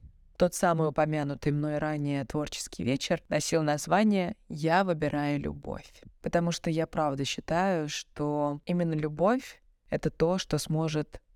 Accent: Moscow, Russia; now in Budapest, Hungary; я живу в Будапеште уже 10 лет, я приехала сюда из Москвы.

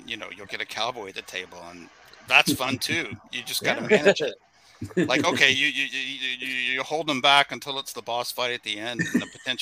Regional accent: Kentucky, United States; accent: Kentucky; I completely got rid of my Kentucky accent, and the older I get, it's like that Star Trek episode where they catch the aging disease that Dr. McCoy was. The older I get, the more it's creeping in now.

